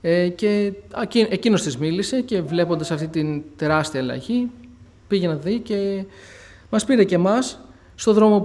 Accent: Menidi, Attica, Greece; also born or lived in Athens; εγώ γεννήθηκα το 88 στην Αθήνα, μεγάλωσα στο Μενίδη. Δεν γεννήθηκα μέσα σε χριστιανική οικογένεια, τουλάχιστον όχι της Ελευθέρας Αποστολικής Εκκλησίας Πεντηκοστής.

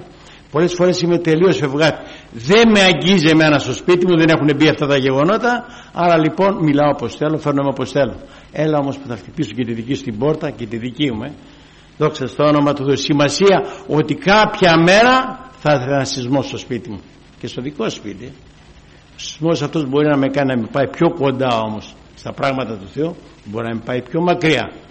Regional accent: Rizoupoli, Attica, Greece; εγώ είμαι από τη Ριζούπολη. Το 84 έχω πιστέψει … εργάζομαι εκεί στην Ήπειρο

